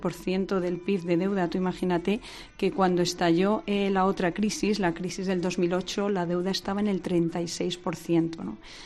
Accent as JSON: {"language": "Spanish", "town": "Guadalajara", "region": "Castilla-La Mancha", "country": "Spain", "said": "eso para irme yo a Guadalajara, a mi pueblo, el fin de semana"}